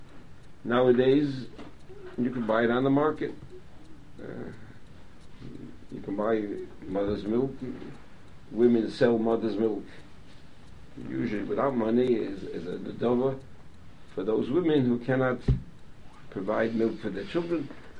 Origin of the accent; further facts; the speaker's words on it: New York City, New York, United States; I grew up on the Lower East Side. I don't know of a single family that didn't have that menu for Thursday night.